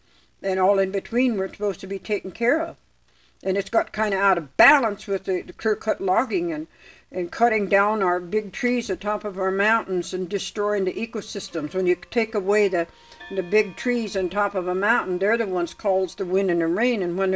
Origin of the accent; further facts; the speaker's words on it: Oregon, United States; I'm an Indian woman from a different tribe than my husband. From his tribe, women down there on the Klamath River do not sing with the drum. But being I am not from his tribe, and I am from here, the state of Oregon